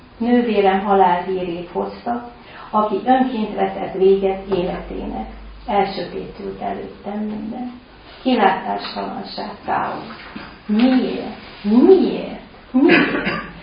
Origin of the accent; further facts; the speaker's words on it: Váchartyán, Pest, Hungary; born there; Vácsartyánban születtem, hívő, református családba. Már a születésem is rendkívüli volt. Otthon születtem, édesapám segítségével.